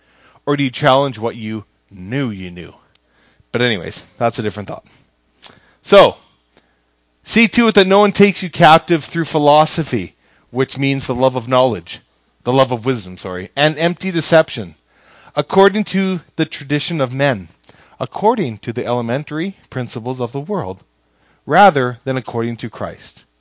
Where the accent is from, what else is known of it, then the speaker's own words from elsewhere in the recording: Alberta, Canada; Then I thought about being Albertan.